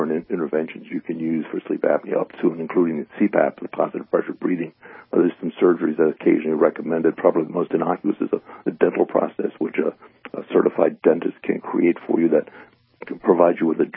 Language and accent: English; Allentown, Pennsylvania, United States; Yes. Yeah, I was born and raised in Allentown. I went to medical school in Philly.